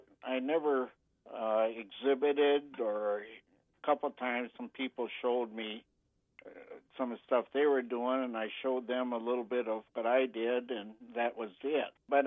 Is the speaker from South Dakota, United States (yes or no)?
no; Grand Rapids, Minnesota, United States; now in Warren, United States; Originally, I'm from Grand Rapids, Minnesota.